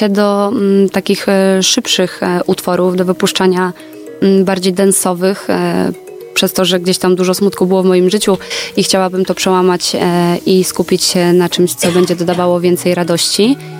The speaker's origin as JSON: {"language": "Polish", "town": "Gdynia", "region": "Pomeranian Voivodeship", "country": "Poland", "tie": "born or raised there", "said": "Ja jestem Chylonia, Pogórze, Oksywy. Ja trochę zmieniałam tych miejsc, ale wychowałam się na Chylonii, dziewczyna z bloku."}